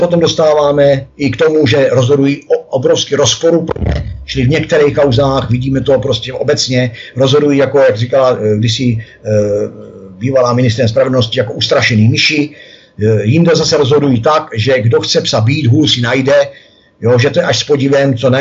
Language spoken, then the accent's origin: Czech; Mělník, Central Bohemian Region, Czechia; protože jsem mraveneček z Mělníka